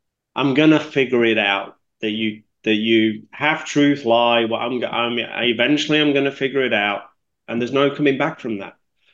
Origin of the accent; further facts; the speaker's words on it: United Kingdom; I'm a Brit.